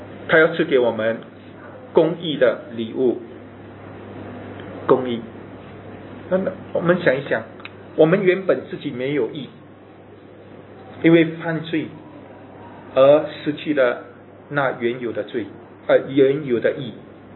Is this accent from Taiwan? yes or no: no; China; 这个结论就是老早我们中国人就认识